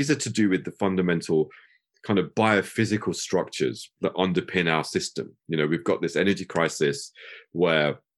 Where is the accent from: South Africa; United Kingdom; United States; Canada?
United Kingdom; as a British Muslim as well